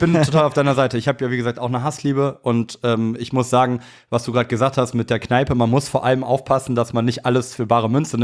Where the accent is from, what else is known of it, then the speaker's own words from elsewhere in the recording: Cologne, North Rhine-Westphalia, Germany; Köln ist natürlich meine Heimatstadt